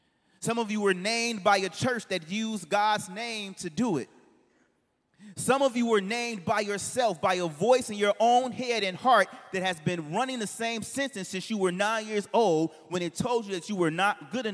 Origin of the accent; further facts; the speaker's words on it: Inglewood, California, United States; When I tell somebody that I grew up in Inglewood, it automatically gives them a sense of who they think that I am.